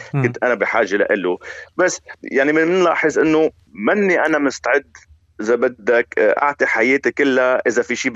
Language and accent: Arabic; Beirut, Beirut Governorate, Lebanon; also born or lived in Kesrouan; يعني أنا مزبوط ساكن ببيروت وخلقت ببيروت, بس أنا كمان من كسروان ومن ضيعة اللي بحبها كتير, وبحب بلدي وبحب طبيعته